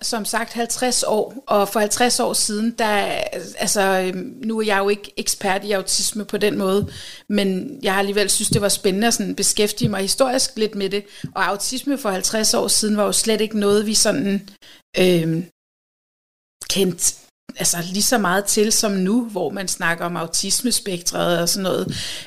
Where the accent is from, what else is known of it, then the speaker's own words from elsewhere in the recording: Rødovre, Capital Region of Denmark, Denmark; Jeg er født og opvokset i Rødovre, som en ud af fire i en børneflok.